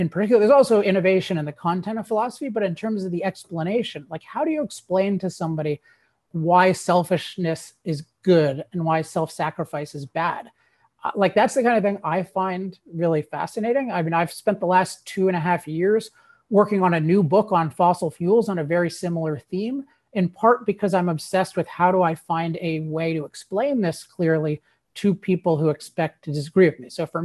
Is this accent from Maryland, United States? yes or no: yes; Maryland, United States; I lived in Maryland, or I grew up in Maryland, and you know, I just listened to those things all the time.